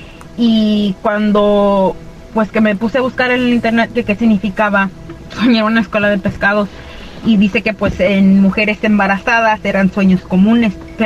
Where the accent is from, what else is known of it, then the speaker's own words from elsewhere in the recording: Aguascalientes, Mexico; now in Cibolo, United States; Soy de Aguascalientes y radico aquí en Cibolo, Texas.